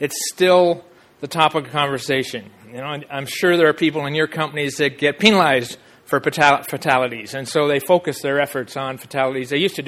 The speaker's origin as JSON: {"language": "English", "country": "Canada", "moved": "yes", "said": "And I've been doing risk management mining since I came here from Canada in late 80s."}